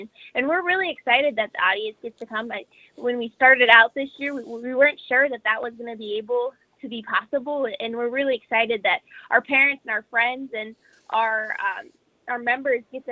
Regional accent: Forbes, North Dakota, United States; So I am a native from Forbes, North Dakota. I grew up on a commercial cattle operation, and now I'm a senior here at NDSU

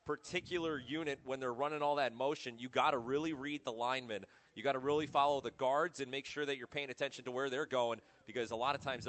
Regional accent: Indiana, United States; And this is a very similar offense to one that we faced back in my hometown in Northwest Indiana.

